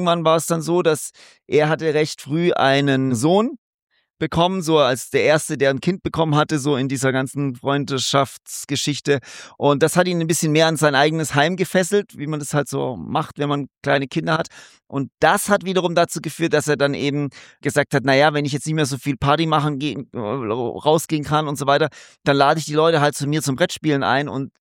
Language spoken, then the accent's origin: German; Stuttgart, Baden-Württemberg, Germany; ich bin ja in Stuttgart aufgewachsen und da zur Schule gegangen.